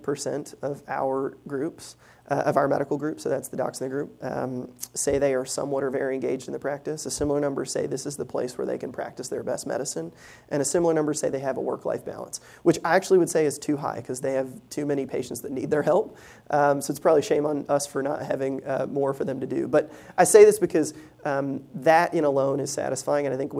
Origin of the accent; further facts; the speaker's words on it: Southern United States, United States; accent: Southern; And that is a lot of my Southern accent.